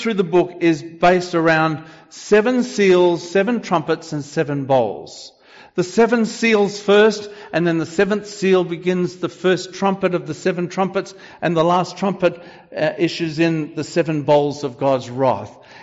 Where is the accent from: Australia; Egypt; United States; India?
Australia; And I'm coming from Australia, I know about